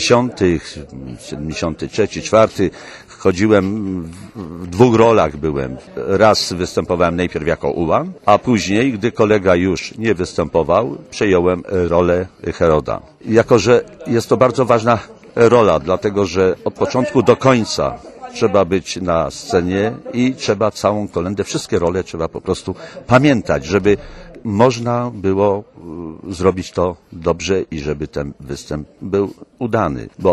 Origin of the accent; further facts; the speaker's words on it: Zielonki, Lesser Poland, Poland; now in Owczary, Poland; Ja ogólnie pochodzę z Zielonek, ale już większość lat spędzam w Owczarach